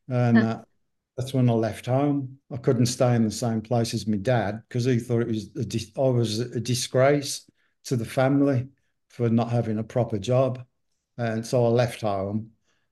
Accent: England, United Kingdom; especially growing up in England with national health

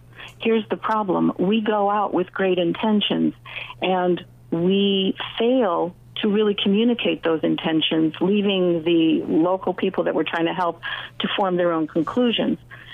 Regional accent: United States; they didn't look at me as a woman, often even not as an American

